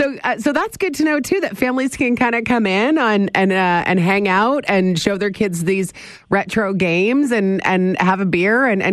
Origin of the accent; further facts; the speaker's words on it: Penetanguishene, Ontario, Canada; So I grew up in Midland, Penetanguishene, really close to many beaches.